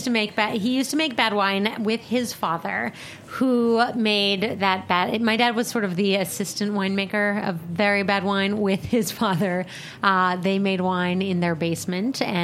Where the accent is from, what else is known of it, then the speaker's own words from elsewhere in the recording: Colorado, United States; I grew up in Colorado.